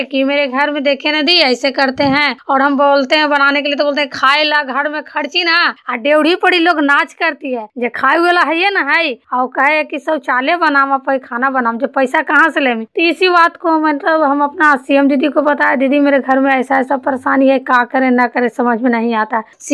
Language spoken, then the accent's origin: Hindi; Balwa, Bihar, India; मैं गांव बलवा से बोल रही हूँ, पोस्ट भोजपुर, थाना नगर नौसा, जिला नालंदा के निवासी हूँ